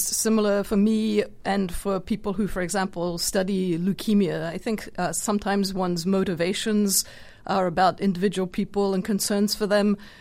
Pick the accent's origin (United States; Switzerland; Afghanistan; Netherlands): Switzerland; Geneva; I grew up mostly in Geneva in Switzerland, which is a very international city